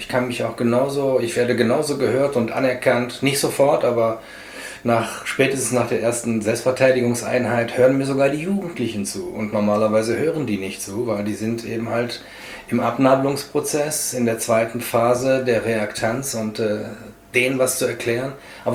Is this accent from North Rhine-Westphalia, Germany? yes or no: yes; North Rhine-Westphalia, Germany; born there; now in Gießen, Germany; Geboren in Nordrhein-Westfalen, seit 2006 auf freiwilliger Basis Gießener und arbeite bundesweit.